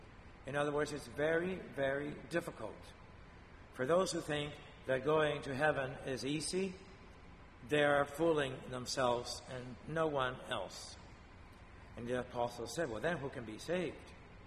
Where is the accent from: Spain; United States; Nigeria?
Spain; And please pray for my home country of Spain.